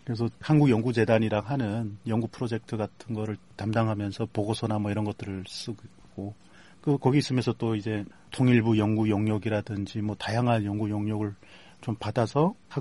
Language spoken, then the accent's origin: Korean; Chongjin, North Hamgyong, North Korea; 청진이 고향이니까